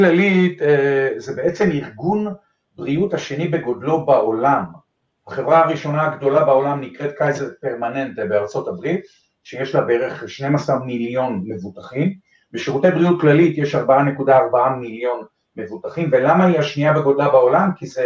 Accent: Alonim, Northern District, Israel; born there; אני בן 71 עוד דקה, נולדתי בקיבוץ אלונים בצפון

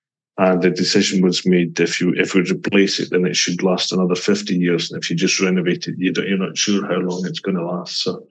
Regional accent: Scotland, United Kingdom; moved away as an adult; now in Switzerland; people will be able to tell by my accent that I'm not a true Swiss. I was born and brought up in Scotland and came here for a winter season. It's been a very long winter season. It's been 33 years now. 34? No, it's 34 years now.

